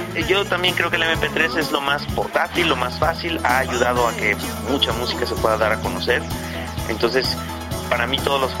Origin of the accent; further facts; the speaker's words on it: Guadalajara, Jalisco, Mexico; La ciudad de donde yo vengo, que es Guadalajara